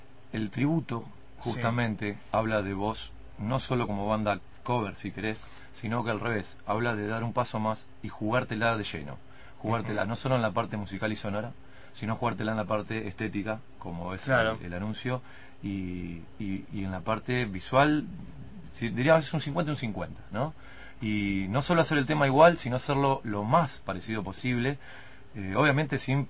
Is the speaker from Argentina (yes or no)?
yes; Berisso, Buenos Aires Province, Argentina; La verdad que venimos laburando acá en La Plata, somos en realidad de Berisso.